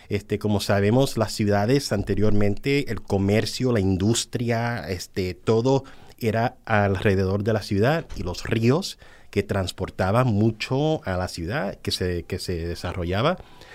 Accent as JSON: {"language": "Spanish", "region": "New York", "country": "United States", "tie": "born there", "second_language": "Spanish", "said": "nací en Nueva York, soy boricua, tailandés, pero mi castellano no lo practico suficientemente."}